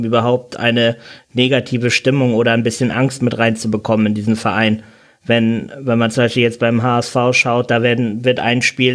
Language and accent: German; Hamburg, Germany; da bin ich als Hamburger jetzt wahrscheinlich auch der vielleicht falsche Ansprechpartner.